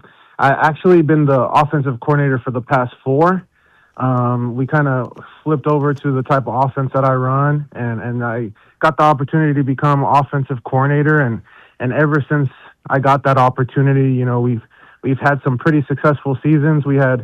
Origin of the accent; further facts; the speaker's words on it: Hugoton, Kansas, United States; Hugoton's my hometown. So it was a hard area to leave.